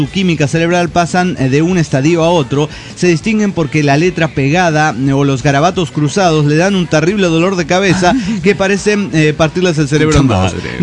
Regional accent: San Luis, Argentina; de las Sierras de San Luis, Argentina.

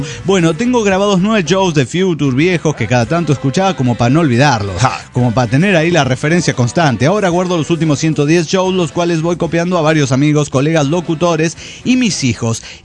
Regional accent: Guadalupe, Nuevo León, Mexico; de Guadalupe, Nuevo León, México.

